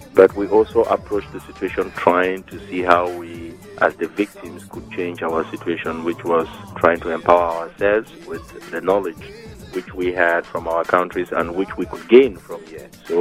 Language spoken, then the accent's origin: English; Cameroon; English is a second language; moved away as an adult; normally I come from Cameroon. I asked for political asylum here in 1998